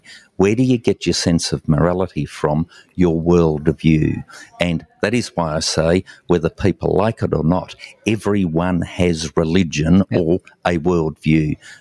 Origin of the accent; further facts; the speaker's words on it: Tasmania, Australia; that is what has made Australia and my home state of Tasmania the envy of the world. I don't see people wanting to flee Tasmania and Australia.